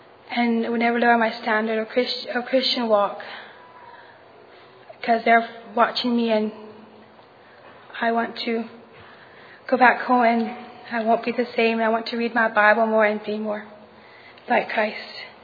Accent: Tecate, Baja California, Mexico; from Tecate, Mexico.

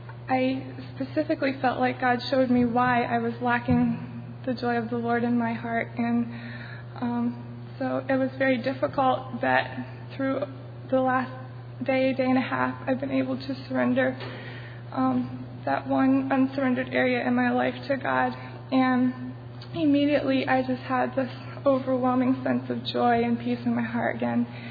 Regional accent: Amherst, Virginia, United States; I'm from Amherst, Virginia.

